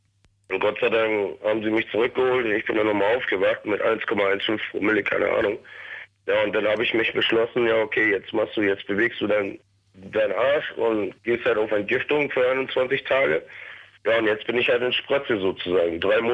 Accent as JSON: {"language": "German", "region": "Hamburg", "country": "Germany", "said": "So, und wir als deutsche Mitbürger, als Hamburger Jungs, sag ich mal, wir gehen da rein"}